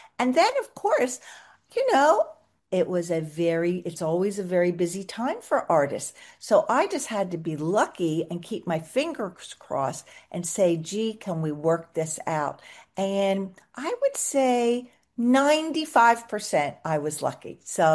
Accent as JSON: {"language": "English", "region": "East Coast", "country": "United States", "also_born_or_lived": "Kansas City", "said": "we were living most of our young adult lives in Kansas City. We're not from there, we're from the East Coast."}